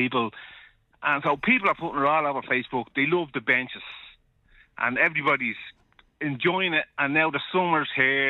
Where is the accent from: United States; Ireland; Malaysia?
Ireland; Baldoyle, Leinster; We grew up in Baldoyle.